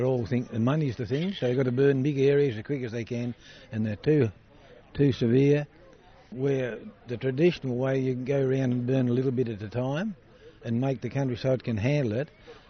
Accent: Tasmania, Australia; from Tasmania. I live in the highlands down there from the Big River Tribe.

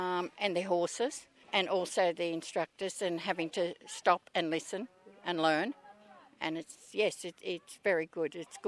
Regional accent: Inverell, New South Wales, Australia; I'm from Inverell. A grandmother looking after 2 grandchildren and 1 daughter.

